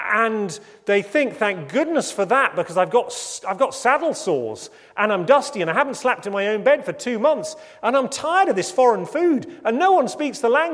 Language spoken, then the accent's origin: English; United Kingdom; Now, I'm British, so sarcasm is my birthright.